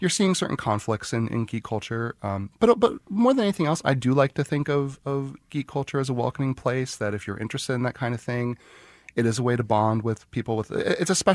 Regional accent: Scranton, Pennsylvania, United States; I'm from Scranton, Pennsylvania, and I didn't know many people when I was growing up who were interested in that kind of thing.

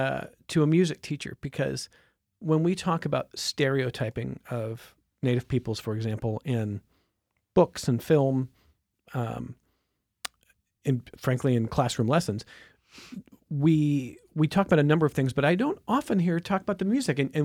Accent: Cleveland, Ohio, United States; And I grew up in Cleveland and it was the Cleveland Indians, which is now the Cleveland Guardians.

